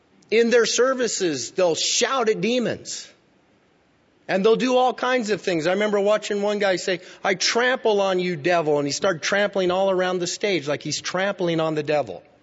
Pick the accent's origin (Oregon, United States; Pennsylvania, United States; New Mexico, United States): New Mexico, United States; Albuquerque; When I was growing up in Albuquerque, I was a part of Calvary Chapel of Albuquerque, wonderful church.